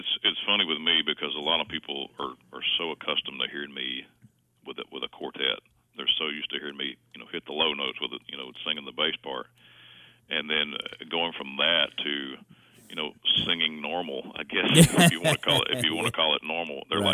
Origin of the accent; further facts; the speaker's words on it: Alabama, United States; now in Lebanon, United States; So, but yes, I'm originally from Alabama, but we currently live just east of Nashville, in a little town called Lebanon, Tennessee.